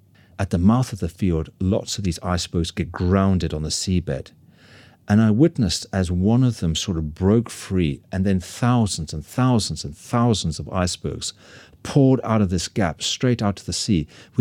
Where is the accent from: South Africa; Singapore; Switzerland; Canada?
South Africa; Cape Town, Western Cape; I saw as a young boy growing up in South Africa off Cape Town.